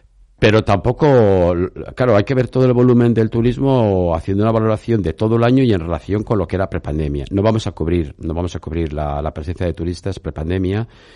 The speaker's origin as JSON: {"language": "Spanish", "town": "Burgos", "region": "Castile and León", "country": "Spain", "tie": "born or raised there", "also_born_or_lived": "Peru", "said": "Soy natural de Burgos, tengo 59 años. Llevo 33 de sacerdote."}